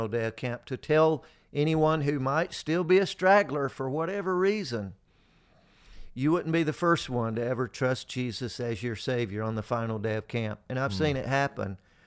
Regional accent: Georgia, United States; I'm from Georgia.

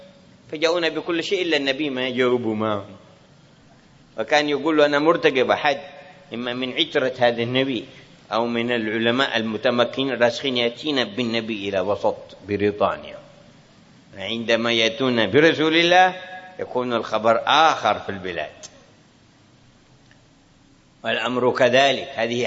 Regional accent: Hadhramaut, Yemen; ما قبل الجيل هذا الذي عندنا في حضرموت

